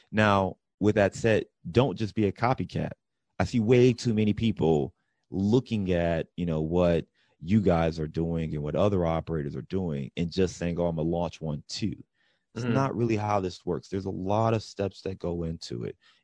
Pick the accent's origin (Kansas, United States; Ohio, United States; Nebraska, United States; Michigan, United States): Ohio, United States; Cleveland; soda, I'm from Cleveland, so let's say pop, right?